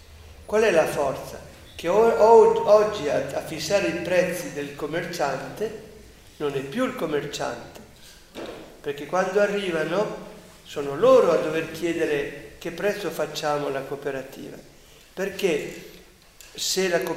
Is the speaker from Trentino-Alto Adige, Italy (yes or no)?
yes; Denno, Trentino-Alto Adige, Italy; Che hanno fatto i contadini di Denno, del mio paese, davanti a noi?